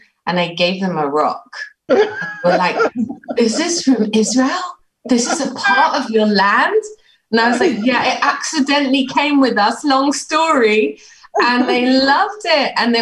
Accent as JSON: {"language": "English", "region": "London", "country": "United Kingdom", "tie": "born or raised there", "said": "I grew up in London, as you can hear very clearly"}